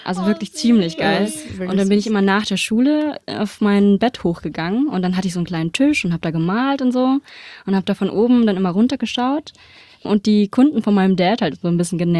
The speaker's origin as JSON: {"language": "German", "region": "Berlin", "country": "Germany", "tie": "born or raised there", "said": "Ich bin hier in Berlin aufgewachsen"}